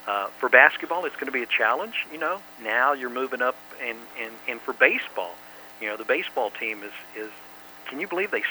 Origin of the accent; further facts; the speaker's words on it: Texas, United States; I am born and raised in Texas. I'm an old Southwest Conference guy.